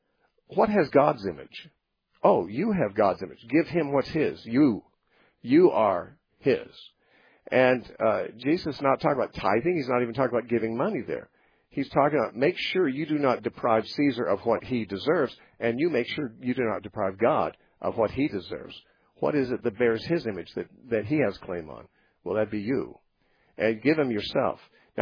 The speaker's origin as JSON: {"language": "English", "country": "United States", "said": "I myself have never given as little as 10% because I'm an American."}